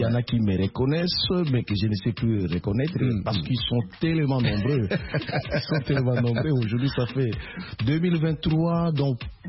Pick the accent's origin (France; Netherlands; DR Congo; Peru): DR Congo; et surtout chez nous, en République démocratique du Congo, c'est l'expression populaire.